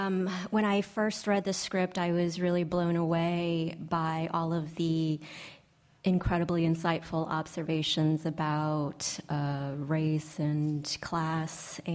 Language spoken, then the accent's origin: English; New Orleans, Louisiana, United States; my parents, my community, the Vietnamese immigrant and refugee community that I grew up with in New Orleans is certainly an inspiration